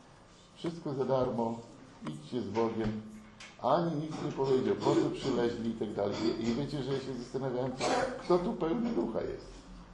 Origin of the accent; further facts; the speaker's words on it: Gołdap, Warmian-Masurian Voivodeship, Poland; Przecież my kiedyś do Warszawy się jechało całą noc. My z Gołdapi jechaliśmy z bratem całą noc, niewyspani.